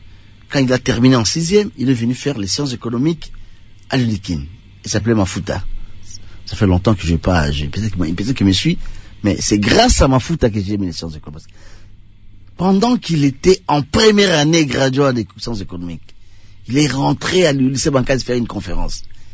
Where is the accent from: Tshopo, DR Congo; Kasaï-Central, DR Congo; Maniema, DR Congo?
Maniema, DR Congo; Kalima; C'est le stage qui m'a amené à Kalima, chez moi à Kalima.